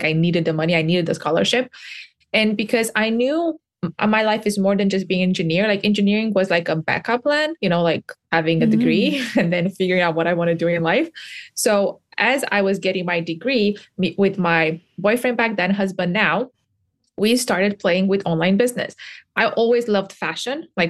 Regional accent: Romania; I was born and raised in Romania, which back then was a third world country.

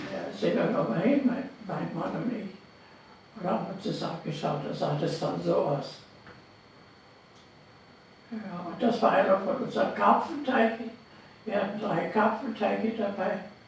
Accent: Kamenz, Saxony, Germany; born there; Ich bin geboren im Krankenhaus in Kamenz in Sachsen.

